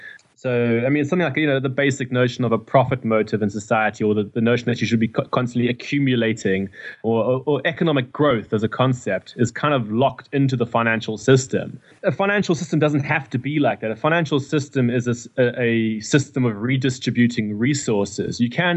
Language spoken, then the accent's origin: English; Durban, KwaZulu-Natal, South Africa; I come from Durban. In South Africa